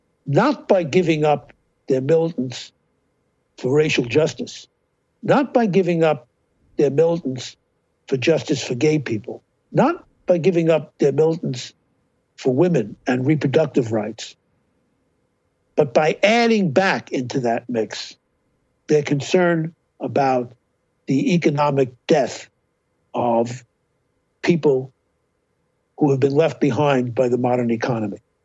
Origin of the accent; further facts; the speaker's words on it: Brooklyn, New York, United States; I grew up in Brooklyn in the mid-40s, right? Where I lived in Brooklyn, I could walk 20 blocks, as long as I could walk, in any direction from my building where I lived, and never see anybody who wasn't white and Jewish.